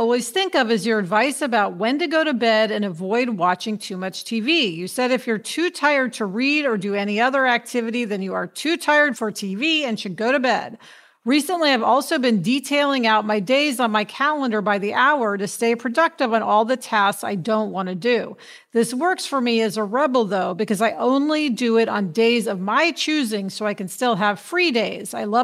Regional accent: New York, United States; I'm a New Yorker as well and can keep up with fast talkers

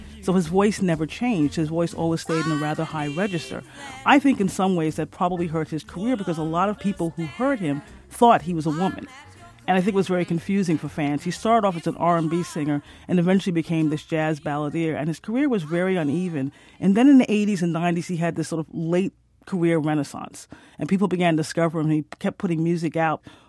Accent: Queens, New York, United States; I'm from Queens, they are from Queens

